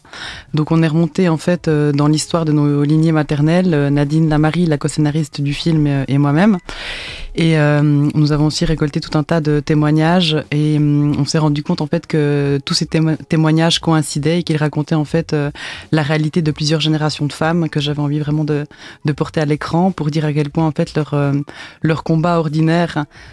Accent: La Chaux-de-Fonds, Neuchâtel, Switzerland; moi je suis suisse, j'ai grandi à La Chaux-de-Fonds, non loin d'une frontière

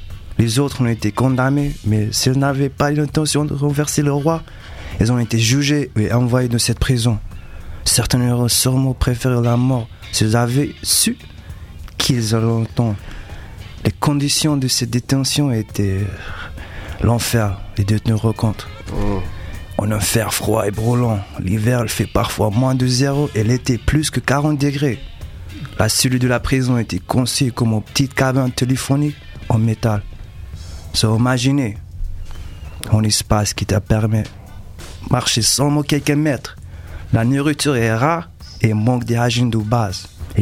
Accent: Morocco; Je veux amener de mon pays d'origine, le Maroc, pays du soleil et de la menthe.

